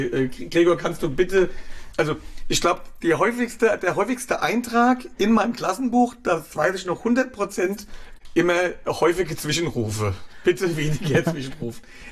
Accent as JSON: {"language": "German", "town": "Wiesbaden", "region": "Hesse", "country": "Germany", "tie": "born or raised there", "also_born_or_lived": "Klein-Winternheim", "said": "Aufgewachsen in Wiesbaden-Sonnenberg, ja. 6 war und dann sind wir nach Kleinwindernheim, ja."}